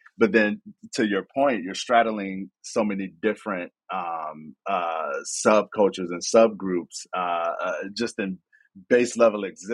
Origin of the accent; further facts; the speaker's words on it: Chicago, Illinois, United States; as a black nerd growing up in Chicago, dude, the homies on the block, they had the dope Jordan shoes on